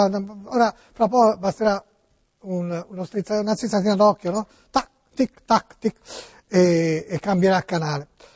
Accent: Tuscany, Italy; accent: Tuscan; il mio accento toscano

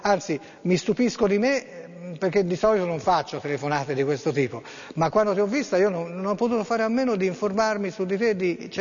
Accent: Florence, Tuscany, Italy; Io sono un fiorentino, vengo spesso perché ho uno studio

